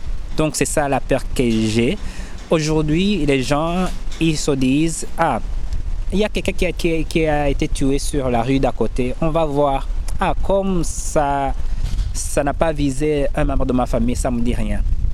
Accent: Burundi; moved away; J'ai mon passé dans mon village natal, j'ai mon passé, j'ai mes parents qui se trouvent au Burundi, j'ai mes frères qui se trouvent là-bas.

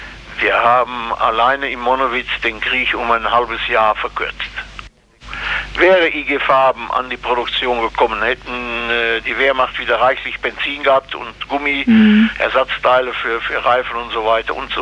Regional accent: Schmallenberg, North Rhine-Westphalia, Germany; von Auschwitz aus in meinen Heimatort Schmallenberg einen Brief zu schreiben

